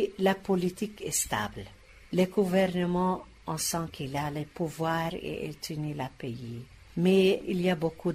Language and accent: French; Lebanon; Tu sais, moi, je suis libanaise.